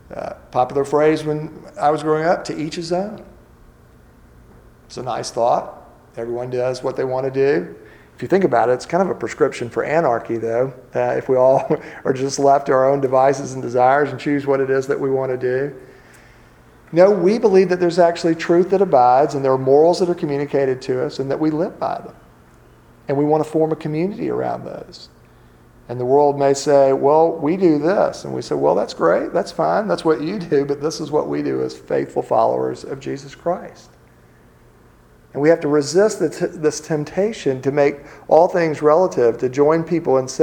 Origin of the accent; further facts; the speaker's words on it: Montgomery, Alabama, United States; I grew up in Montgomery, Alabama.